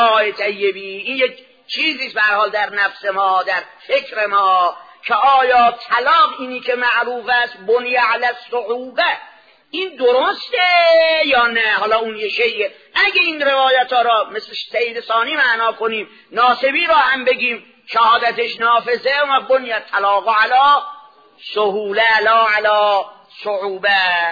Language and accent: Persian; Isfahan, Iran; انته بلا تشبیه از ولایتمون اصفهان وقتی میخواد کسی شبیه شه تشبیه کنن